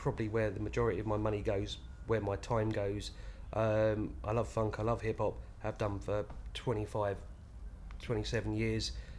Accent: Hove, South East England, United Kingdom; I'm from Hove in East Sussex and I'm 35.

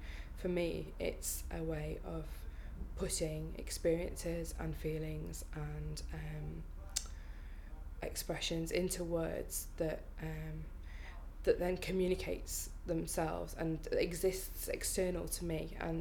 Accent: Ellesmere Port, North West England, United Kingdom; I'm from Ellesmere Port, that's where I was born. I was born at the Countess of Chester Hospital, but living in Ellesmere Port.

